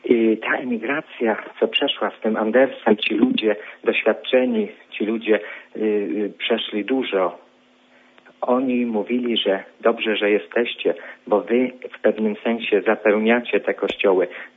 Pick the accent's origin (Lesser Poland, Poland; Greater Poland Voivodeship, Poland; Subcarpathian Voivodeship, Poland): Greater Poland Voivodeship, Poland; jestem z Wielkopolski.